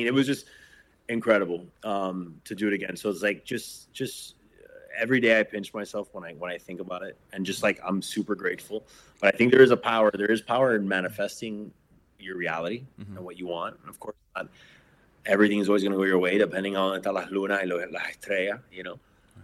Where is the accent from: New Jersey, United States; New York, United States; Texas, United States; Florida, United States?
Florida, United States; Miami; So you grow up in Miami, which I think growing up in Miami is beautiful because you don't grow up thinking you're the other.